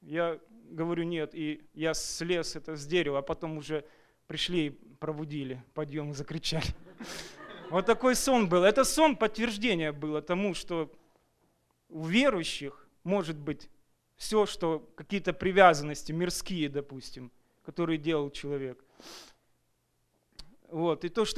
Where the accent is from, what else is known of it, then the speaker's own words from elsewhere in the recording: Tacoma, Washington, United States; я из Такомы.